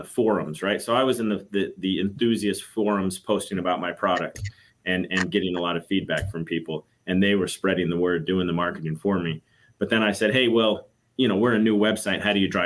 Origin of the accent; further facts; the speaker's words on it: Southwest, United States; Yeah, so I grew up in the Southwest of the United States, right? The desert, the high desert.